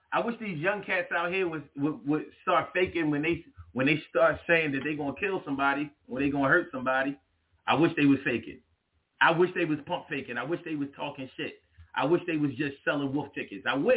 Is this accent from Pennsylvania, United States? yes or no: yes; Philadelphia, Pennsylvania, United States; Shit, I'm from Philly. We don't fake nothing.